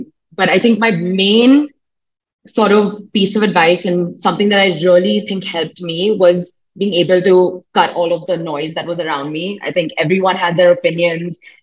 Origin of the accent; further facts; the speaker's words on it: Mumbai, Maharashtra, India; So I grew up in Mumbai, you know, been sort of in the same house for all my life, lived in Bandra